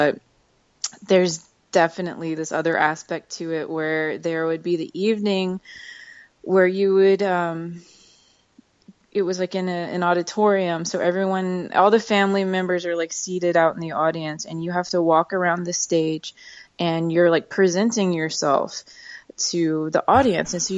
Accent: Louisiana, United States; also born or lived in Birmingham, Alabama; Well, I was born in Birmingham, but my family relocated to Louisiana when I was 2 years old. So Louisiana is really where I grew up and spent, all my formative years.

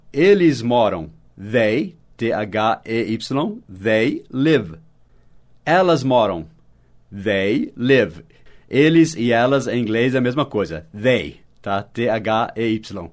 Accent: United States; Portuguese is a second language; now in Brazil; Eu moro no Brasil. Eu disse no começo que eu sou dos Estados Unidos, mas eu moro no Brasil.

